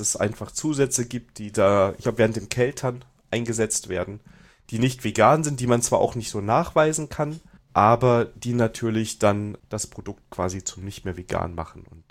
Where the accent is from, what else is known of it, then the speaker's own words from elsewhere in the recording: Koblenz, Rhineland-Palatinate, Germany; ich komme ja aus Rheinland-Pfalz, aus Koblenz.